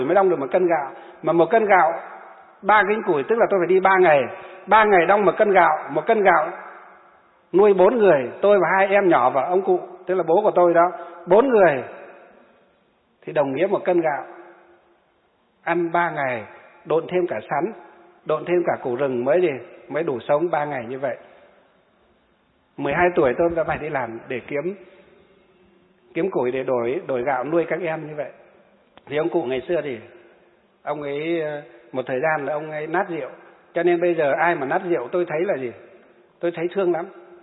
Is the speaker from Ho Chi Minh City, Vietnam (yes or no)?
no; Hòa Bình, Vietnam; Nhưng quê hương của chúng tôi là tỉnh Hòa Bình, nơi gì? Nơi có thủy điện Sông Đà rất sớm, một trong những thủy điện rất sớm của đất nước Việt Nam chúng ta.